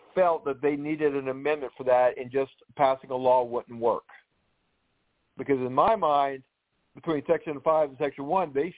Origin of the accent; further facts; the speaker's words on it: Louisiana, United States; And in this case, my home state, Louisiana, passed a law requiring black and white residents to ride separate but equal train cars.